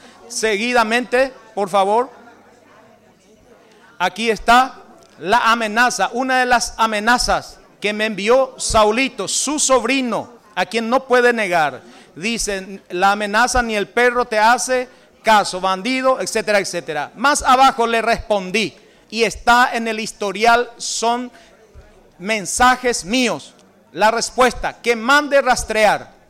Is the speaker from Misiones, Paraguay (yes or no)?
yes; San Juan Bautista, Misiones, Paraguay; now in Amambay, Paraguay; dice del sur por mí porque soy de San Juan Bautista, actualmente en Amambay